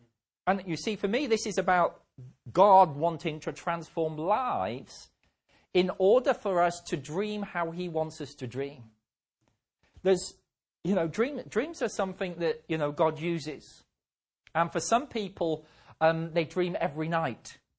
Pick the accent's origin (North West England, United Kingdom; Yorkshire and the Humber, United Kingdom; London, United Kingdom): North West England, United Kingdom; I was originally from Merseyside, Liverpool, near Liverpool.